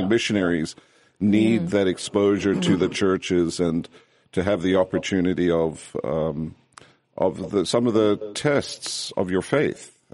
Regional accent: Zimbabwe; born there; moved away as an adult; So my father was born in Rhodesia. I was born in Rhodesia.

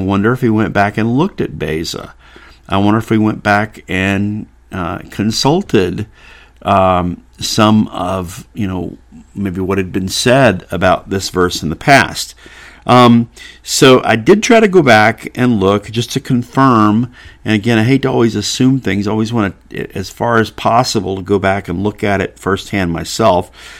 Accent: South Carolina, United States; But I'm from Missouri, and I'm not from Missouri, I'm actually from South Carolina.

